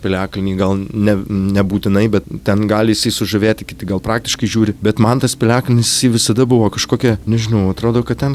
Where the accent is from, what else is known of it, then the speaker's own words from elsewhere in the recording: Alytus, Alytus County, Lithuania; Sakydamas, kad gal ne visai esu Alytiškis, turiu omeny, kad gal labiau esu pasaulio būtent Alytiškis, kur būna ir ten, ir ten, ir ten.